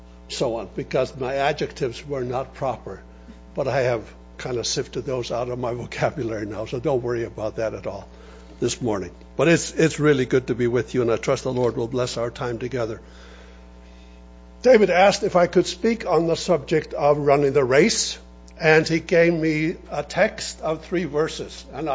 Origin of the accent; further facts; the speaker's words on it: Faroe Islands; accent: Faroese; first language Faroese; English is a second language; now in United States; But I still have that slight Faroese accent because of my native tongue. When I came to the States in 65, I didn't speak a word of English.